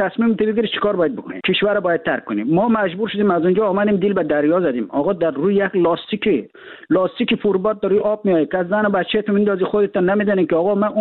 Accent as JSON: {"language": "Persian", "country": "Afghanistan", "tie": "born or raised there", "said": "ما در افغانستان در کشور جنگ زده بزرگ شدیم."}